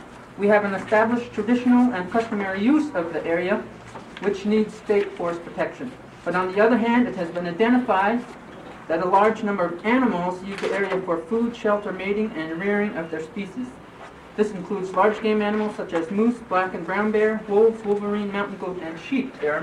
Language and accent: English; Yakutat, Alaska, United States; I'm a Tlingit Indian from Yakutat, Alaska. I'm 37 years old and was born and raised in Yakutat.